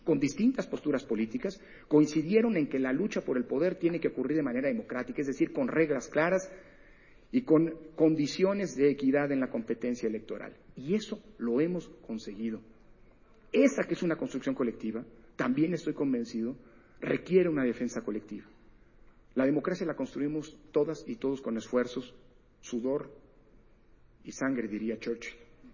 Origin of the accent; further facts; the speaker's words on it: Mexico; Y es un privilegio como mexicano escuchar a politólogos